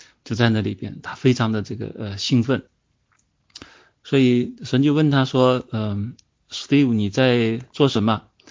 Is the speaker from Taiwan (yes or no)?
no; China